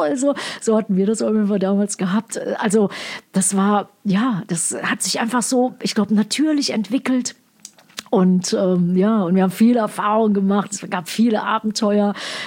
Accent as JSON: {"language": "German", "region": "North Rhine-Westphalia", "country": "Germany", "tie": "born or raised there", "said": "ich bin im Ruhrpott aufgewachsen"}